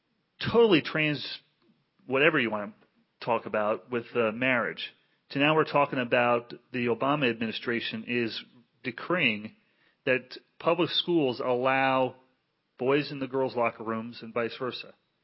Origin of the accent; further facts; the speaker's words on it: New Jersey, United States; when I grew up in New Jersey, just 7 miles west of New York City, those were the things you didn't talk about in polite company.